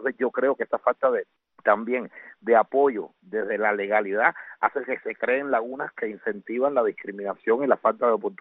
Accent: Matanzas, Cuba; Por ejemplo, yo soy de Matanzas, yo vivía al lado de Varadero, que es uno de los pueblos turísticos más importantes del régimen

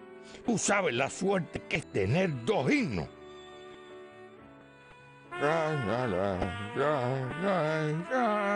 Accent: Cuba; now in Miami, United States; que vivan aquí en Miami, y que nuestros nietos hayan nacido aquí, allá o acullá, todos van a seguir siendo cubanos

